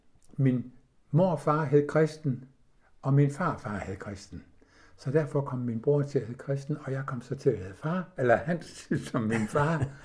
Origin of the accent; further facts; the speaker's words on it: Alslev, Region of Southern Denmark, Denmark; born there; Jeg er født på mejeriet i Alslev i 1942.